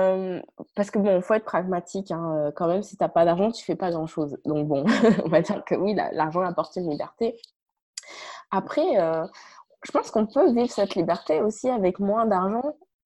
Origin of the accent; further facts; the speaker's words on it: France; also born or lived in Canada; je suis française, mais en même temps, la France, c'est pourtant mon pays parce que bah, le fait d'avoir habité au Canada, peut-être d'être au Mexique